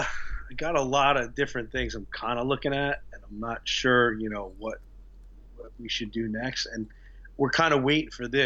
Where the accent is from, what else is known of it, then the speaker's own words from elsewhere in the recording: Queens, New York, United States; Yes, I grew up in Queens.